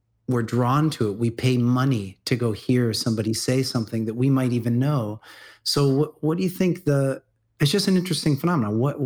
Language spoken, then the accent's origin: English; Midwest, United States; I grew up in the Midwest. So there's even more of a culture of being careful in a way.